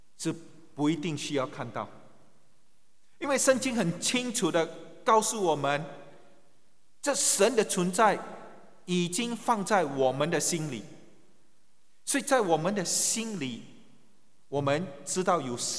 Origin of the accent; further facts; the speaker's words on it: Singapore; 我们新加坡人很依靠这个熟食中心，你知道吗，希望中国的同胞们明白